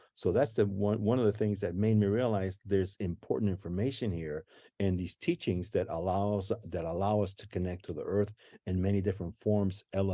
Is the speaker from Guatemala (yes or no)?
yes; Guatemala; now in United States; I grew up in Guatemala, being of mixed cultural identities in Guatemala. I never felt like I belonged there